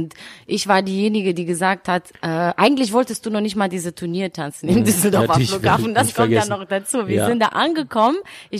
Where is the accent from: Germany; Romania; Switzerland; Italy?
Romania; German is a second language; Also bei uns in Rumänien funktioniert alles mit Untertitel, es wird einfach Englisch gesprochen und es wird Untertitel und dann so funktioniert das eben in Deutschland nicht.